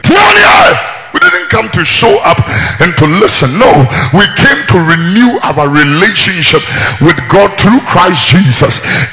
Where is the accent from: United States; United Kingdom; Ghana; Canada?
Ghana; Accra, Greater Accra; born there; Because I was born here in Tesano, it really speaks to me.